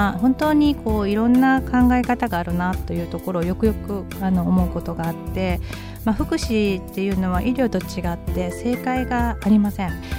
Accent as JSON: {"language": "Japanese", "region": "Kyushu", "country": "Japan", "tie": "born or raised there", "said": "地元の九州から関西の方に母のアテンドに行ったんですね。"}